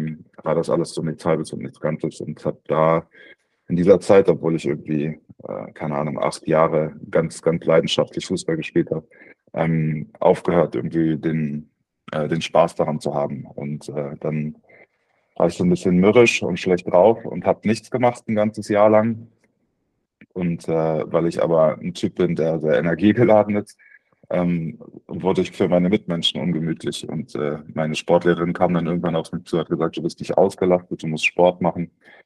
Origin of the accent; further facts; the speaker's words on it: Berlin, Germany; also born or lived in Brandenburg; Also ich bin in Berlin groß geworden, das hat gerade schon gesagt, und weil ich noch drei jüngere Brüder bekommen habe, mussten wir uns so wohnungstechnisch vergrößern und sind dann nach Brandenburg gezogen, in ein Haus.